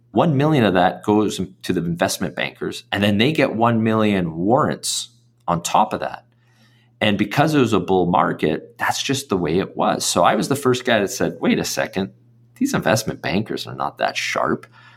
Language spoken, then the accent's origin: English; Vancouver, British Columbia, Canada; I grew up in East Vancouver, and by total fluke, Vancouver is the epicenter for resource and commodity capital.